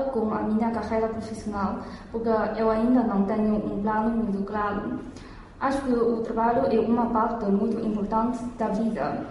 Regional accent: Beijing, China; Portuguese is a second language; sou do Pequim.

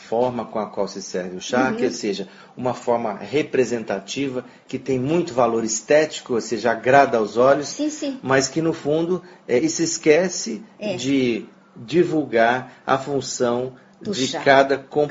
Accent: Brazil; é um conhecimento que nos falta como brasileiro, a gente não tem esse costume

